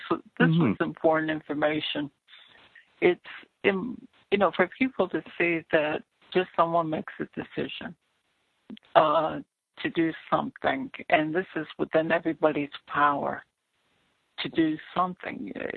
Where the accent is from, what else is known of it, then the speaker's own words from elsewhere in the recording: New Jersey, United States; I'm from New Jersey. How would somebody start something in New Jersey?